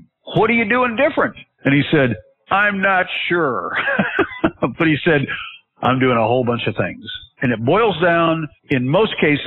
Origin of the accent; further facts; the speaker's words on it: Dallas, Texas, United States; born there; I was born in Dallas. I was born in Dallas at a very early age. I wanted to be close to my mom, so I'm coming home.